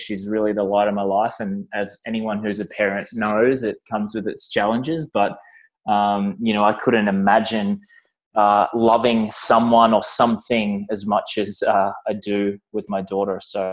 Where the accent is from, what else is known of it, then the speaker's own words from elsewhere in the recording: Australia; now in Vancouver, Canada; I grew up in Australia. I now live in Canada, in BC, in Vancouver, beautiful Vancouver.